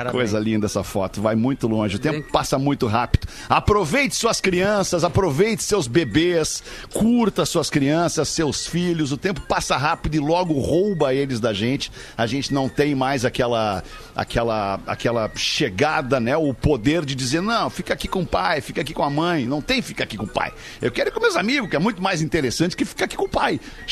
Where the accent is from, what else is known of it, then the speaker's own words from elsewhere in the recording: Porto Alegre, Rio Grande do Sul, Brazil; Sou de Porto Alegre